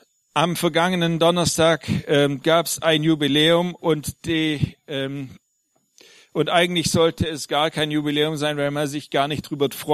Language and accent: German; Friedrichshafen, Baden-Württemberg, Germany; moved away; dass ich jetzt dieses Jahr schon 10 Jahre weg von Friedrichshafen bin